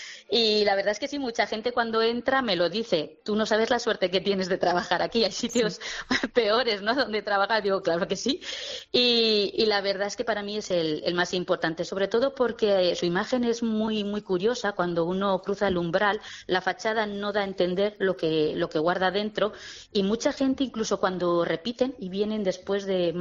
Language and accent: Spanish; Rubielos de Mora, Aragon, Spain; soy de Rubielos, me sí. desplazo aquí a trabajar